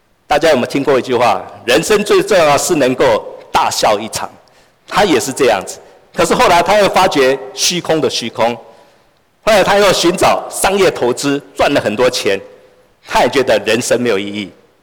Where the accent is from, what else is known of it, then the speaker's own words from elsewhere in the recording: Taiwan; 我们台湾以前我们在台湾长大，我们常常会在乡下，尤其在乡下，大家都会问说你吃饱没